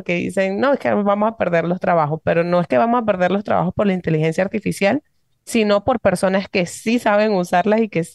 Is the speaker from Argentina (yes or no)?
no; Venezuela; Bueno, venezolana, mamá venezolana, mi papá es colombiano. Allá crecí, me crié, estudié Derecho. Me gradué cuando tenía 21 años